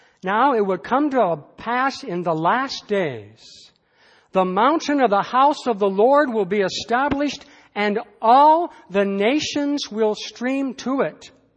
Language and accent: English; United States; As an American citizen, I had never even been to Canada once, except for one day in 1986 when I came to the World's Fair in Vancouver.